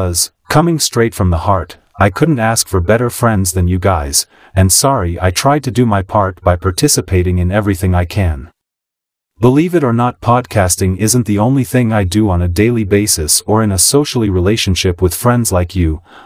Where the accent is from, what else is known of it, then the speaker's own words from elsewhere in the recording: Philadelphia, Pennsylvania, United States; born there; because remember I was born in South Philly